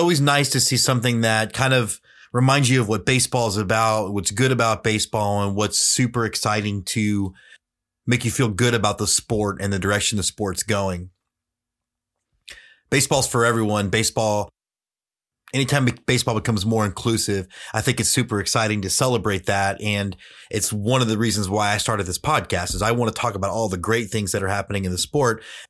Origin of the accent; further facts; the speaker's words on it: Houston, Texas, United States; I grew up in Houston, like I said. So I'm 43 going, oh, these missed opportunities.